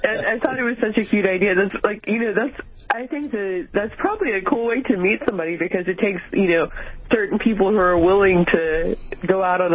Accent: North Carolina, United States; So I grew up in North Carolina, so a white Christmas. I think I might have had one in my whole life.

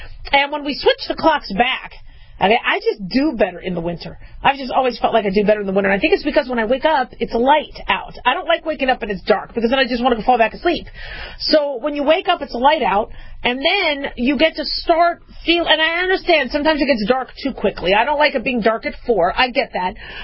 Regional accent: Arizona, United States; I grew up in Arizona. So we kind of didn't have to change our clocks all the time.

